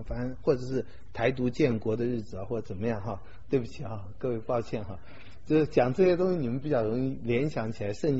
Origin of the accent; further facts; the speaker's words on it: Taiwan; 我们从台湾来的，尤其像我这种老一点的才知道